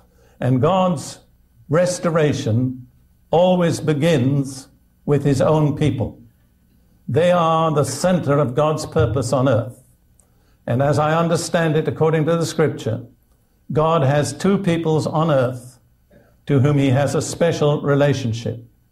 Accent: United Kingdom; now in United States; You see, I'm bilingual. I'm British and American. I speak both languages.

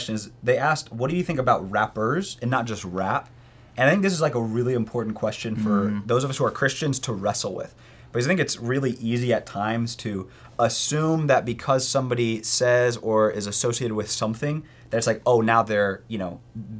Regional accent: Oklahoma, United States; We're from Oklahoma, and Damian Lillard has called himself the Thunder Killer.

